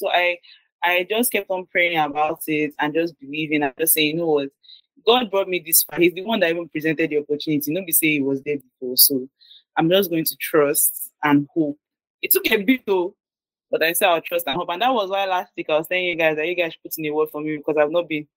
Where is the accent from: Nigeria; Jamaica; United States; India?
Nigeria; I like being Nigerian.